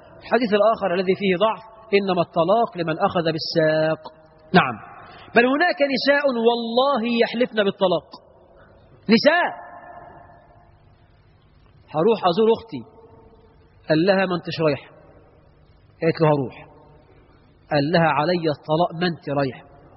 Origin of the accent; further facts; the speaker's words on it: Egypt; لو بعض التجار عندنا في مصر يعمل ذكي يقول لك